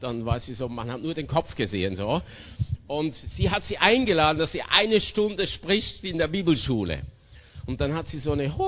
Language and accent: German; Switzerland; ich bin Schweizer und die Schweizer sind ja nüchtern, neutral und sehr berechnend.